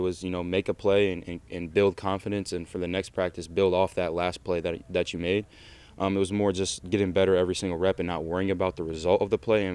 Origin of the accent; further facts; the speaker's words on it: Minnesota, United States; So especially it being my home state, though, that means the world. So it's good to go out there and represent the state of Minnesota.